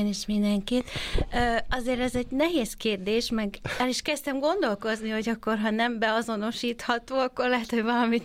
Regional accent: Székesfehérvár, Fejér, Hungary; born there; now in Badacsony, Hungary; én Székesfehérváron születtem, ami azért közel van a Balatonhoz. Jártunk is le, tényleg egész gyerekkoromat lent töltöttem a Balatonpartján, viszont Akaratján, ami azért jóval messzebb van.

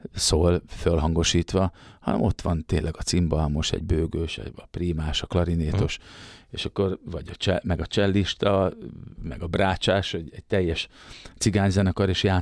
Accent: Algyő, Csongrád-Csanád, Hungary; Ugye szegediek vagyunk, Szeged környékén, Algyőn

